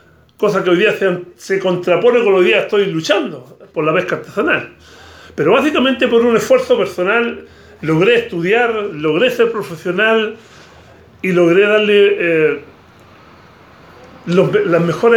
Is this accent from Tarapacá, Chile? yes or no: yes; Iquique, Tarapacá, Chile; nosotros crecimos, te dije que yo nací en Iquique, y en ese sentido crecimos en un barrio, no era un barrio en realidad, era una calle, pero era una calle especial